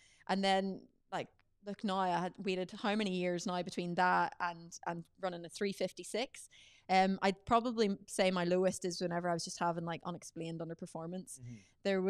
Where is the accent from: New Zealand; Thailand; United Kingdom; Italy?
United Kingdom; Northern Ireland; like represent my hometown, representing the North, because I'm from the North of Ireland too